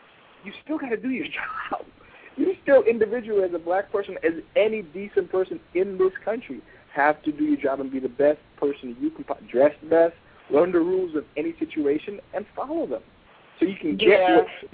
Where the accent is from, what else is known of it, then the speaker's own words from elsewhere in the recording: Brooklyn, New York, United States; I grew up in Brooklyn. I understand the realities.